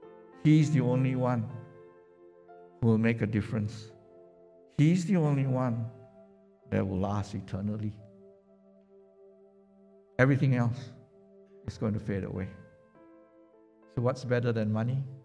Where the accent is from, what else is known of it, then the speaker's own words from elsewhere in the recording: Kuala Lumpur, Malaysia; when I was growing up in Kuala Lumpur